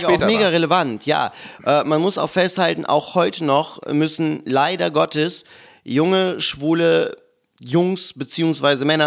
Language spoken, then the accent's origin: German; North Rhine-Westphalia, Germany; Aber gleichzeitig komme ich halt aus der Provinz vor Köln.